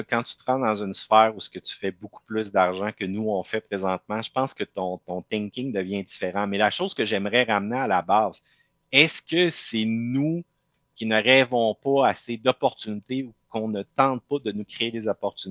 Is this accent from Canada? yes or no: yes; Quebec, Canada; en tant que Québécois